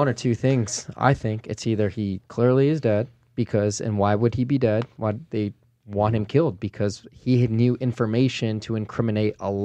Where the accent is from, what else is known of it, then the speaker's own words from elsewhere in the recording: Chicago, Illinois, United States; I grew up in the Chicago area in the 90s